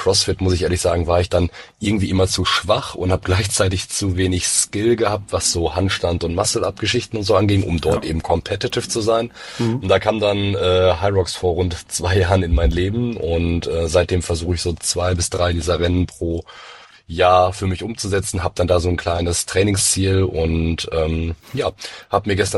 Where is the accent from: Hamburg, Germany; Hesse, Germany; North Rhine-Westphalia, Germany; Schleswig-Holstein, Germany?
North Rhine-Westphalia, Germany; Essen; bei uns in Essen, in NRW, wo ich herkomme